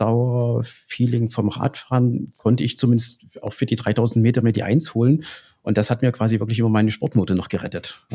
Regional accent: Thuringia, Germany; ich bin Thüringer, ich laufe für Bürgel.

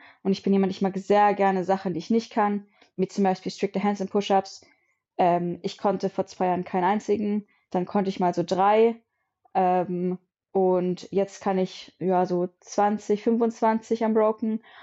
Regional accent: Bavaria, Germany; Ich komme aus dem Süden von München.

